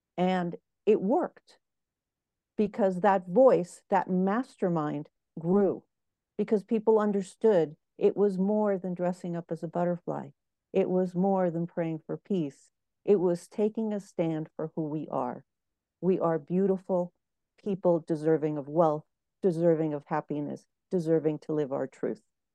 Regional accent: New York, United States; born or raised there; also born or lived in Cuba

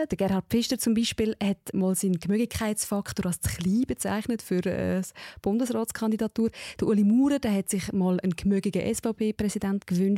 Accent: Switzerland; Sind wir Schweizer gmögig?

